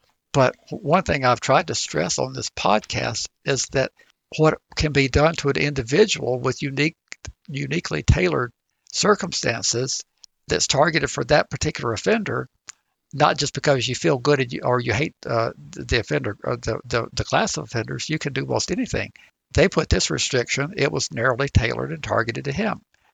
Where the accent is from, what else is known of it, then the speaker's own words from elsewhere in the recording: the South, United States; As I grew up in the South, you go in those churches